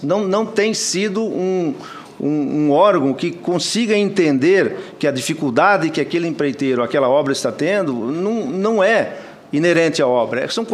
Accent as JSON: {"language": "Portuguese", "country": "Brazil", "tie": "born or raised there", "said": "E igual eu falava lá na minha terra, onde eu nasci, senador Jaime"}